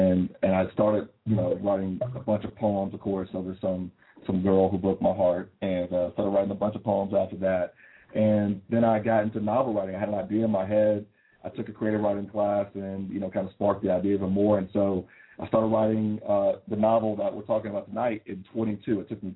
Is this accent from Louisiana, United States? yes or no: yes; Lake Charles, Louisiana, United States; also born or lived in Pittsburgh, United States; Well, I was born in Pittsburgh, but I moved around a lot growing up. I spent middle school and high school in Lake Charles, Louisiana. So shout out to all my Louisiana people.